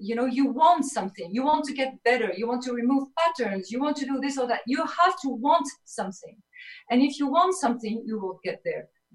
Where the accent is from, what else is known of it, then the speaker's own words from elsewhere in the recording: Paris, Île-de-France, France; English is a second language; moved away; as you hear my accent, I'm from Paris, and when I came here 8 years ago, it was a great challenge.